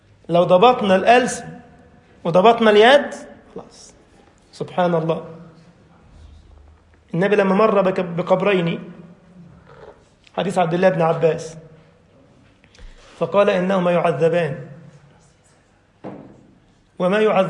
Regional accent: Egypt; يعني كلمة جميلة عندنا في مصر يعني حلوة

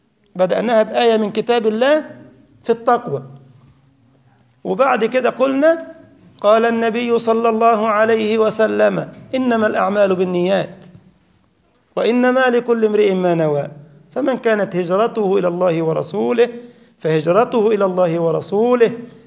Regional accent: Egypt; طلع فوقنا قال يمنق يا خيار زي ما بيقول عندنا في مصر

